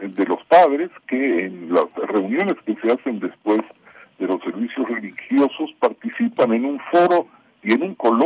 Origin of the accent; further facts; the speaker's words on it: Argentina; now in Spain; Nosotros estamos en España hace alrededor de 14 meses apenas. Somos israelíes, oriundos de la Argentina